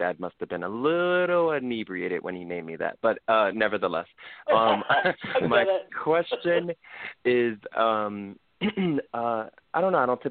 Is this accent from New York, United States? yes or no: yes; New York City, New York, United States; now in Austin, United States; I'm from New York City, but I'm in Austin, Texas right now.